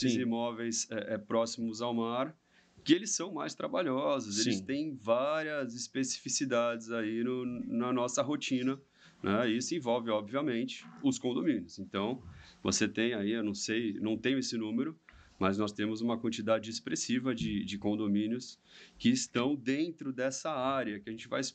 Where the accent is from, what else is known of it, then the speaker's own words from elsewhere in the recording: Santos, São Paulo, Brazil; É isso aí, eu sou de Santos, né? Eu sou advogado aqui em Santos